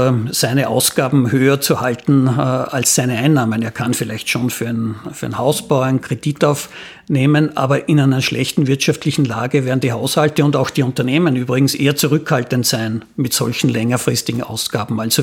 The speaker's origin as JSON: {"language": "German", "region": "Upper Austria", "country": "Austria", "said": "Dem österreichischen Staat gehört der Attersee. Wie viel ist der Attersee wert? Ja, ich würde sagen, ganz viel, weil ich komme selber aus der Gegend."}